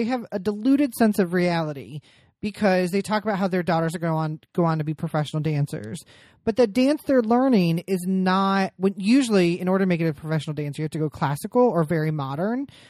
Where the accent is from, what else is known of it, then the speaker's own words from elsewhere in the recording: Columbus, Ohio, United States; I mean, I grew up in Columbus, which is a lot better, but similar to Pittsburgh.